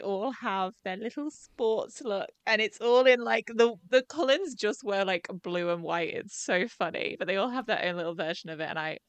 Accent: United Kingdom; because we don't play baseball because we're British

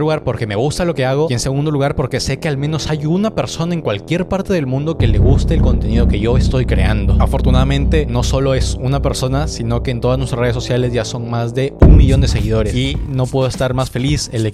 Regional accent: Piura, Peru; Tengo 23 años recién cumplidos, soy del norte del Perú, soy de Piura, he nacido el 10 de enero

